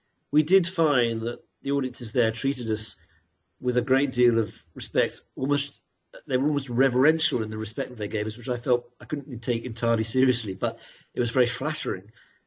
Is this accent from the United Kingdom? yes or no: yes; United Kingdom; now in United States; the fact that I'm from Britain because that gives me an exotic quality which I think has helped me here in America.